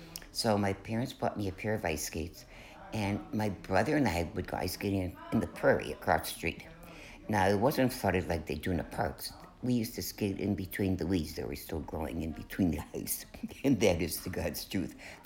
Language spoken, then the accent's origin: English; Chicago, Illinois, United States; I grew up in Chicago, Illinois, in the Steel Mill neighborhood, 83rd in Buffalo.